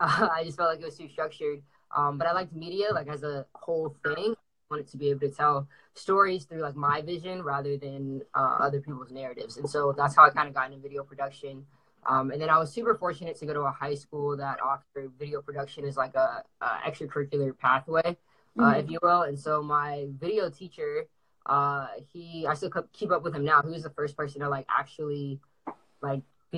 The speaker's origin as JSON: {"language": "English", "town": "Atlanta", "region": "Georgia", "country": "United States", "tie": "born or raised there", "said": "I'm from Atlanta. I'm from Atlanta, Georgia. Went to high school, grew up for the most part in Cobb County."}